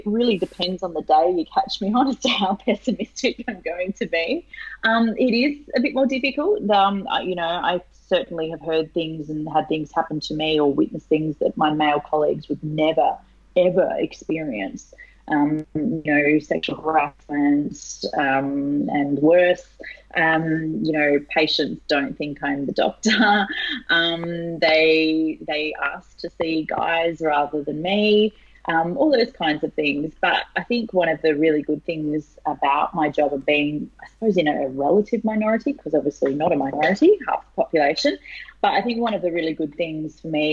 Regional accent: Australia; Well, as you can hear, I'm Australian. I'm very Australian, in fact.

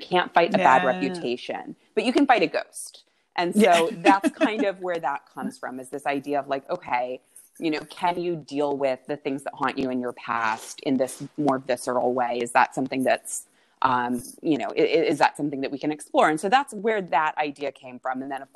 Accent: New York, United States; And I'm a New Yorker

